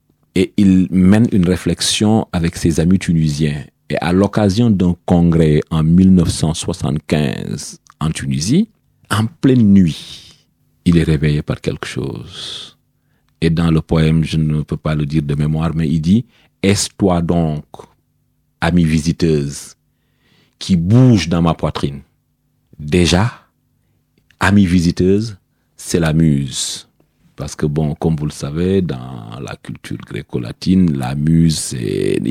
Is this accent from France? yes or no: no; Senegal; Je suis sénégalais et j'appartiens à l'ethnie Poulard.